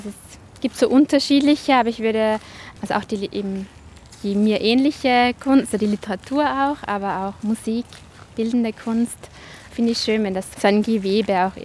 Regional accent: Austria; also born or lived in Switzerland; now in Vorarlberg, Austria; Ich bin Österreicherin und Schweizerin. Ja, jetzt bin ich wieder so, wie ich wohne. Ich wohne in Vorarlberg

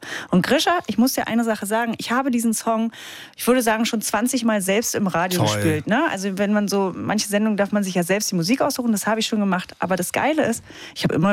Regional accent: Hanover, Lower Saxony, Germany; Freunde aus meiner Heimat kamen mit dem Auto aus Hannover angejuckelt.

